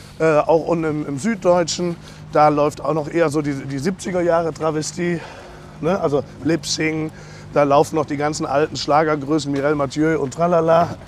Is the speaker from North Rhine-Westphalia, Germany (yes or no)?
yes; Ründeroth, North Rhine-Westphalia, Germany; Aus Engelskirchen, nein, ja. Aus also Ründeroth war früher die kleine Gemeinde und dann noch ein ganz kleines Dörfchen über Ründeroth